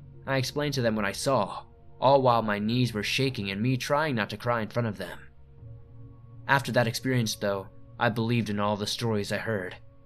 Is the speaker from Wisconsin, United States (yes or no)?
no; Farmington, New Mexico, United States; I'm from New Mexico, born and raised in Farmington to be exact.